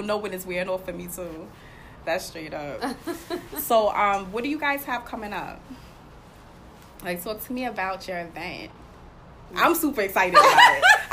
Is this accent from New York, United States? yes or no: yes; Long Island, New York, United States; growing up on Long Island, that's our mall.